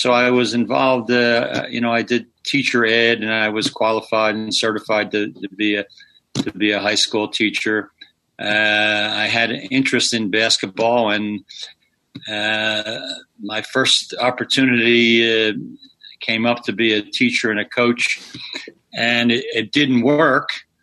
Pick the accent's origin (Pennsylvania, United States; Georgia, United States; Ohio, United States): Pennsylvania, United States; Philadelphia; I was born and raised in Philly. I went to high school there.